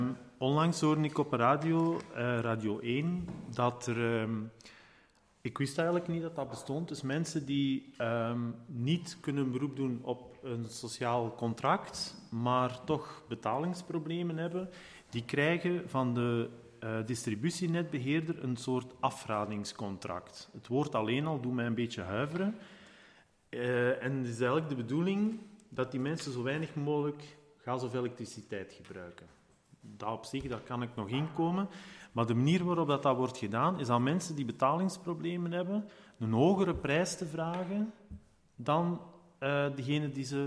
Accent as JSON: {"language": "Dutch", "town": "Vosselaar", "region": "Flanders", "country": "Belgium", "tie": "born or raised there", "said": "want het komt uit mijn geboortestreek, namelijk in de Noorderkempen, in het dorp waar ik 20 jaar heb gewoond, Vosselaar."}